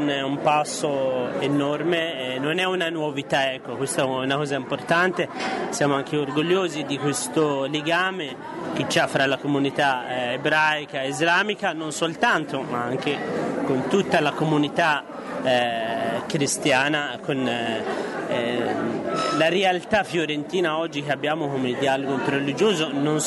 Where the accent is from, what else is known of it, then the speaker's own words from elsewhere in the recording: Yemen; a iniziare dal mio paese di origine, Yemen